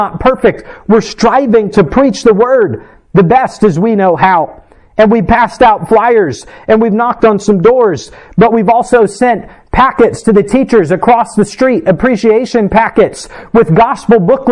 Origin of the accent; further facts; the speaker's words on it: United States; So then it would be possible for me as an American called to preach the gospel